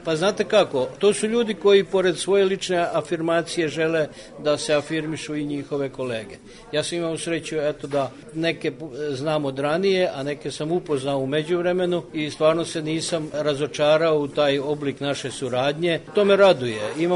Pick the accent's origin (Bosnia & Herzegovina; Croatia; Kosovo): Croatia; Karlovac County; also born or lived in Serbia; now in United States; dolazim iz Sjedinjenih Američkih Država, inače sam rođen na Kordunu u bivšoj Republici Hrvatskoj, gdje sam živeo sve do progona 1995. godine, tad sam došao u Srbiju, nakon tri godine sam se preselio u Sjedinjenih Američkih Država.